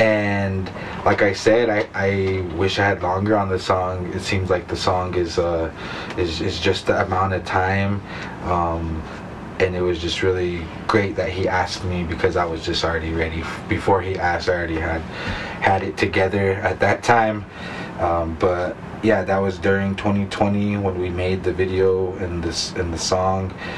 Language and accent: English; Taos Pueblo, New Mexico, United States; I mean, naturally, we come from Taos Pueblo.